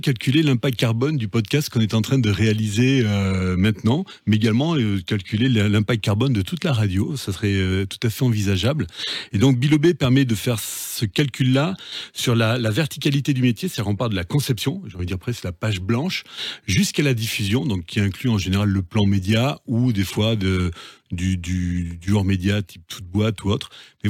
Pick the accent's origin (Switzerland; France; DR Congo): France; Strasbourg, Grand Est; parce que moi, je suis strasbourgeois